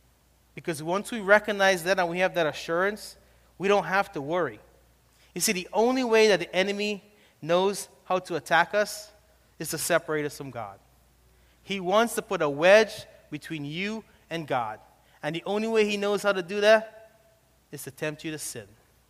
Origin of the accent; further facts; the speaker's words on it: New York City, New York, United States; I know growing up in New York, I had many opportunities to get lost.